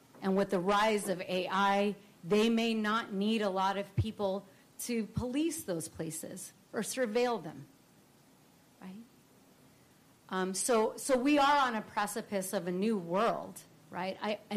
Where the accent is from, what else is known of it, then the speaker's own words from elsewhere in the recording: San Jose, California, United States; I grew up in San Jose, California. This was the first Japantown ever in the U.S. is in San Jose.